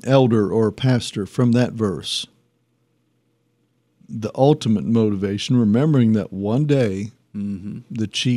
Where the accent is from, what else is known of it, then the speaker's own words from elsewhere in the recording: Pennsylvania, United States; I grew up in Pennsylvania, and I still follow the Philadelphia sports teams and Penn State's football team.